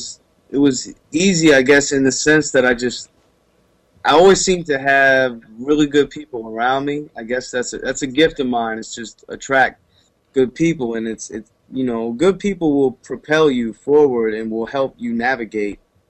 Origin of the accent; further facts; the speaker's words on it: Jacksonville, Florida, United States; Well, you know, growing up in Jacksonville is mad funny because it's, you know, first off, you're in the South, and in the 90s, the South wasn't popping like